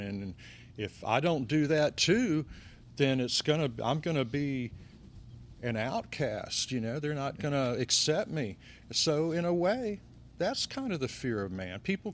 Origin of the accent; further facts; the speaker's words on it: Atlanta, Georgia, United States; now in Florence, United States; I grew up in Atlanta, played around Atlanta, played up through Chicago and as far out as California, through the Southwest and all that, different bands. And when I settled in Florence, South Carolina, I'd always written.